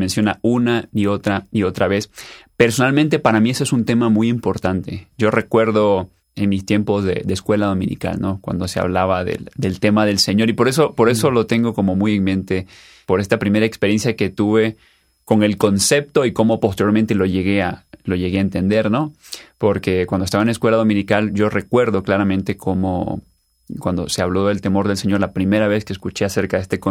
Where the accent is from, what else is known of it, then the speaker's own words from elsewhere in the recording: Nicaragua; now in Querétaro, Mexico; soy nicaragüense y pues por la gracia de Dios ya tengo pues 8 años de estar viviendo en este precioso país que es México.